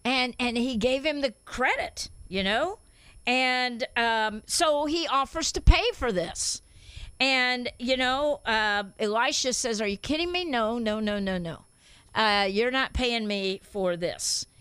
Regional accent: Indiana, United States; PJ, you and I grew up in Indiana. We know all about that, right?

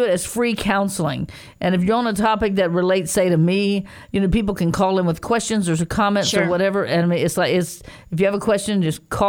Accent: Marion, Indiana, United States; born there; it shows that I am a citizen of the United States and I was born in Marion, Indiana, okay?

